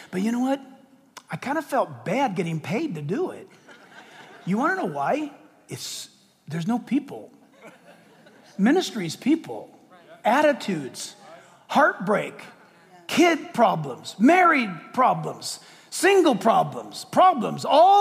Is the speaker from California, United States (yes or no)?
yes; San Diego, California, United States; born there; I was born in California, born in San Diego, migrated. This is the far north as I've ever lived.